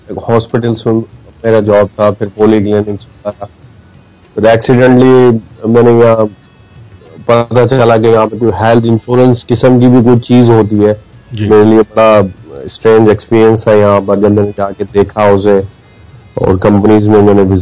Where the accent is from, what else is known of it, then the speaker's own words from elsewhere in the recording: Hyderabad, Sindh, Pakistan; moved away as an adult; now in Jeddah, Saudi Arabia; exactly میں belong کرتا ہوں پاکستان سے ہی, پاکستان کی سٹی ہے حیدرآباد, اور 1997 میں میں نے اپنا ایم بی بی ایس وہیں